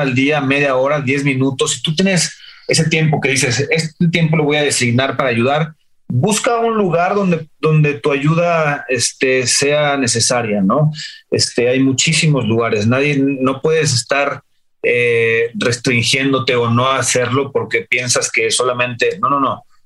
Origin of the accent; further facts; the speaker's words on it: San Miguel de Allende, Guanajuato, Mexico; se movieron para allá cuando yo era muy chiquito. Entonces crecí básicamente en San Miguel